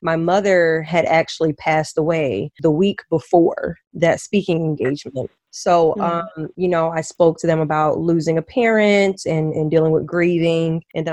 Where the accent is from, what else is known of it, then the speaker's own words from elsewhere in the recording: Georgia, United States; born there; If we take it back super far, I was born in Georgia to a military family.